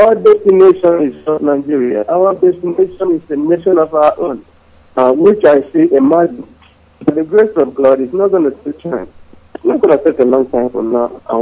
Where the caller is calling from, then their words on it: Malaysia; I'm calling from Malaysia.